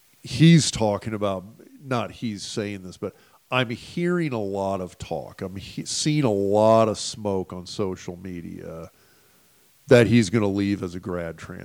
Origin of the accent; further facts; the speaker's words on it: Lincoln, Nebraska, United States; I grew up in Lincoln, for God's sakes.